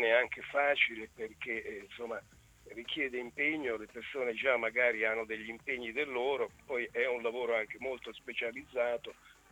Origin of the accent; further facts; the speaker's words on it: Rome, Lazio, Italy; perché io sono romano. Di conseguenza, trasferitomi in Ancona, mi sono trovato di fronte ad una realtà che è più piccola della realtà romana